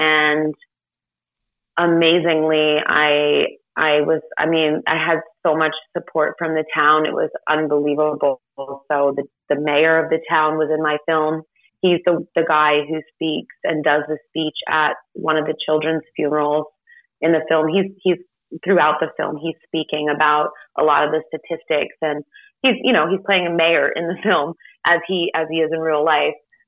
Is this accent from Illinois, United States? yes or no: no; Port Jervis, New York, United States; it would mean a lot to me if I could film this in my hometown, where obviously I went to high school, but I had lost so many loved ones and friends to this epidemic. And I knew that the town was still struggling with the issue